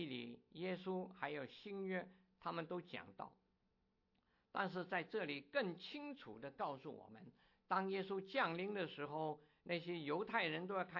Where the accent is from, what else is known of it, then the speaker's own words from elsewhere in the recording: China; 我们中国人